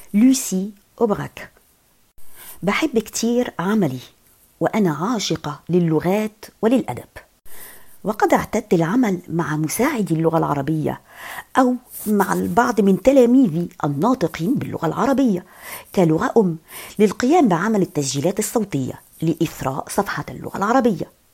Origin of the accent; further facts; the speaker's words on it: Alexandria, Alexandria Governorate, Egypt; now in Courbevoie, France; أنا فرنسية ومصرية، ولدت وكبرت في مدينة الإسكندرية في مصر،